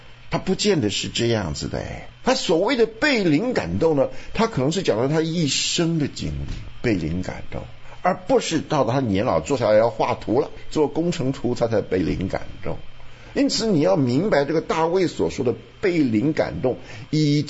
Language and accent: Chinese; Taiwan; moved away; 想当年我们从台湾来的时候，就是住公寓，